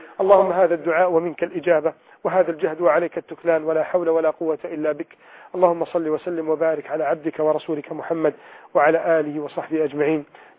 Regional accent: Egypt; بلدنا مصر

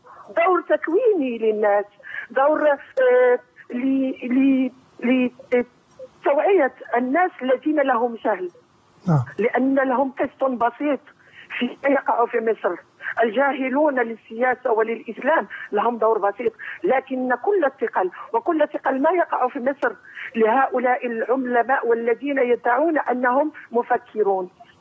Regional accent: Morocco; وأنا من المغرب أتابع الوضعية في مصر،

